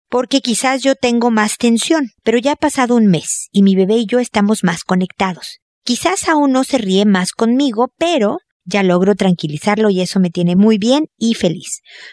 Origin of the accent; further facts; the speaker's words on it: Mexico; now in Chile; Imagínate que yo vivo en Chile ahora y soy mexicana